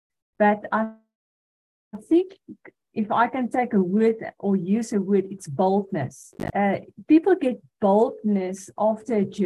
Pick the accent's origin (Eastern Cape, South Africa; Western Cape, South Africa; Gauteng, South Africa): Western Cape, South Africa; Hartenbos; I'm actually from Hartenbos, Mossel Bay. And for now, I am in Carolina, Mpumalanga, and I'm returning home on Sunday.